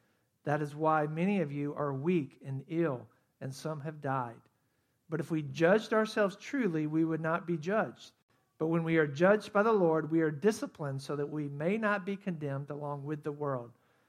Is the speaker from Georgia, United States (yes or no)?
yes; Athens, Georgia, United States; I think about growing up in Athens, Georgia, and going to the mall, Georgia Square Mall.